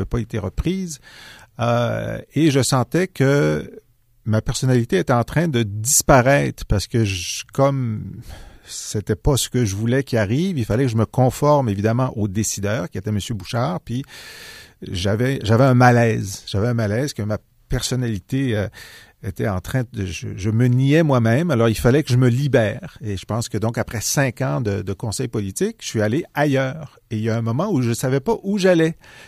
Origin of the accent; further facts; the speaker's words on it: Thetford Mines, Quebec, Canada; J'étais à Tetron Mines, ma ville natale qui m'a vu grandir.